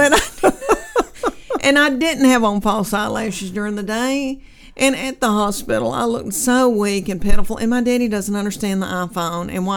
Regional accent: Knoxville, Tennessee, United States; the show that I have once a year in my hometown, which I do a lot in Knoxville

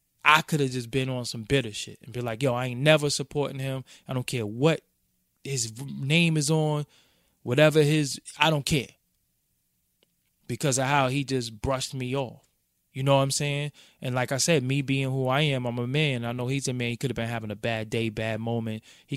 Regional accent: Brooklyn, New York, United States; And yo, you here and you from Brooklyn, I'm from Brooklyn, couldn't wait to see you.

